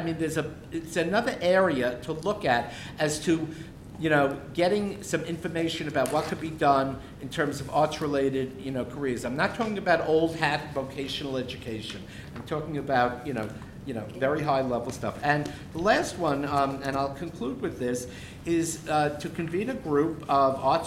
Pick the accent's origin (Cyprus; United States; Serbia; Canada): United States; New York; because I'm still a New Yorker